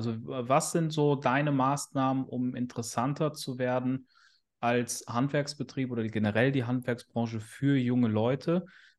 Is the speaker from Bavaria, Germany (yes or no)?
no; Duisburg, North Rhine-Westphalia, Germany; born there; ich wurde geboren in Duisburg, also da auch so Ruhrgebiet, ja, Ruhrpott, Pottkind. Bin da zwar nicht aufgewachsen, aber komme da ursprünglich her.